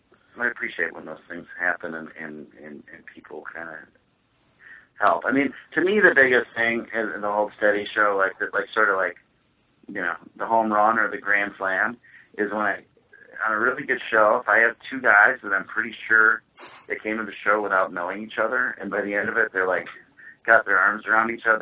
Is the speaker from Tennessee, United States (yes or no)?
no; Minneapolis, Minnesota, United States; And, you know, growing up in Minneapolis, and you have just that thing about the radio, baseball on the radio, that's so cool.